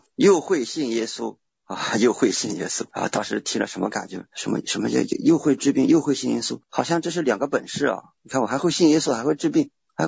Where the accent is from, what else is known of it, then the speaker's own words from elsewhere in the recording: Wenzhou, Zhejiang, China; 我们浙江人真厉害，我们温州人好厉害。